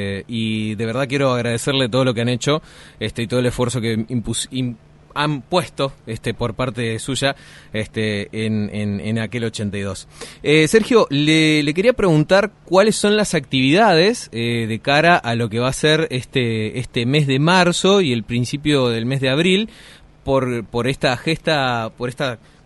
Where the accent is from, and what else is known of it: Argentina